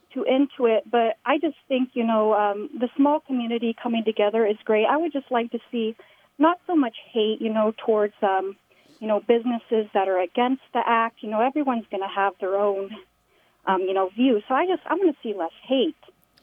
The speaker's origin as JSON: {"language": "English", "town": "Astoria", "region": "Oregon", "country": "United States", "tie": "born or raised there", "said": "growing up in Astoria, a small community"}